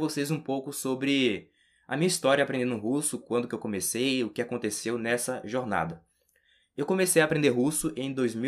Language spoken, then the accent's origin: Portuguese; Rio de Janeiro, Brazil; also born or lived in Bahia; Atualmente eu moro no Rio de Janeiro, mas antes eu morava na Bahia. Eu não sou baiano, eu sou carioca. Acontece que eu nasci no Rio de Janeiro, fui morar na Bahia, morei lá durante 8 anos e depois voltei para o Rio de Janeiro de novo.